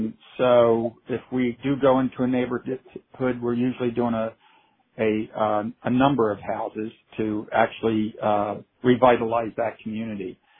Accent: Maryland, United States; I grew up in so my parents were born in Dundalk, the Canton area, and we grew up in the Anne Arundel County area

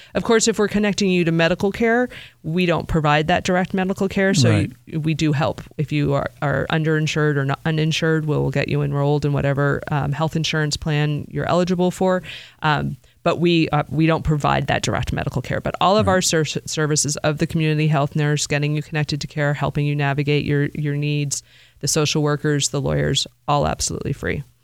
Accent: Massachusetts, United States; also born or lived in Washington, D.C.; now in Baltimore, United States; I grew up in Massachusetts, so I returned home for a few years.

